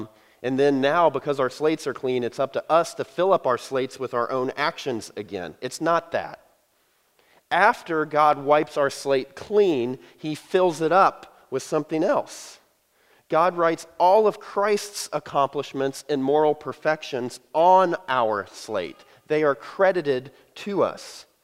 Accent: Georgia, United States; I told you I was from Georgia. Y'all, you just heard it.

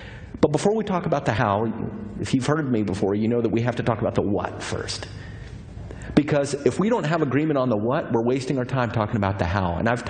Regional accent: Texas, United States; I'm from Texas, and I don't understand most of these sports.

